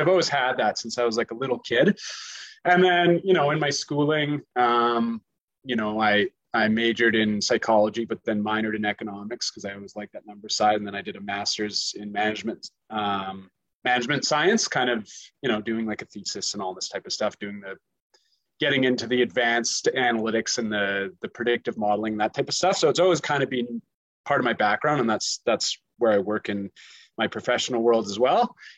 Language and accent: English; Calgary, Alberta, Canada; I'm from Calgary, so I grew up a Flames fan.